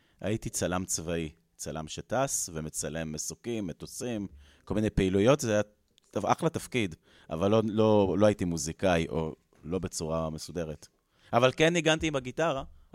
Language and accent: Hebrew; Beersheba, Southern District, Israel; moved away as an adult; also born or lived in Dimona / Paris; now in Tel Aviv, Israel; הגעתי לדימונה, ומשם עברנו לבאר שבע, אז גדלתי בנגב, עד הצבא.